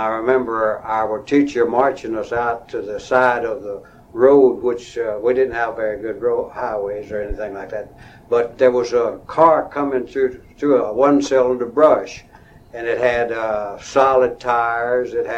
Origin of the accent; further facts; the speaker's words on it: Texas, United States; born there; I was born in Central Texas, about 25 or 30 miles northwest of Waco in Bosque County.